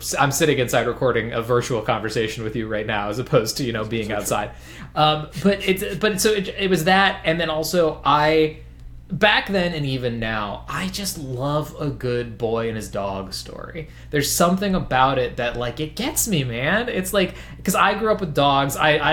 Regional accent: Illinois, United States; I'm not from Oklahoma, that was a joke. I'm from Illinois, I'm from the suburbs of Illinois, and my house is in a very wooded area.

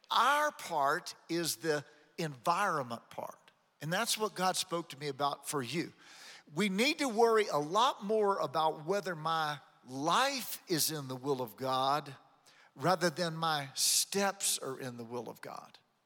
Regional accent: Baton Rouge, Louisiana, United States; I'm from Baton Rouge

